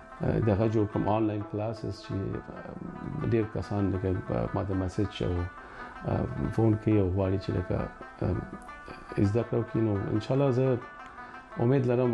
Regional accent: Afghanistan; زه د افغانستان یم د افغانستان راغلی

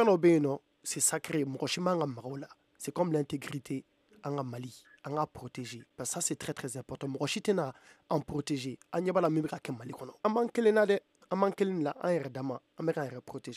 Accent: Mali; en tant que malien en tant que africain

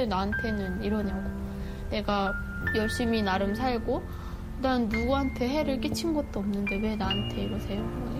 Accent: North Korea; now in South Korea; 제가 북한에서 오다 보니까

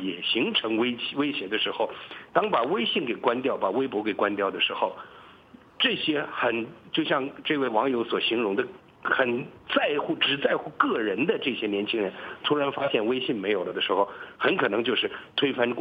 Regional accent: China

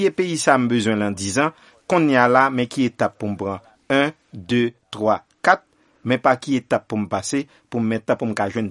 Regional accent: Haiti; C'est seulement même qui est là en tant qu'haïtien.

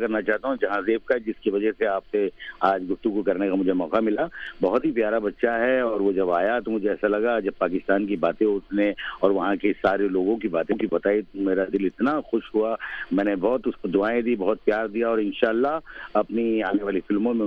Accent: Gujarat, India; मैं खुद गुजराती हूँ, मेरे वालिद जो हैं वो गुजराती, गुजरात से मैं बिलोंग करता हूँ, और मेरा तो जो उर्दू से और शायरी से जो शौक शुरू हुआ इसलिए कि मैंने उर्दू में ही तालीम हासिल की

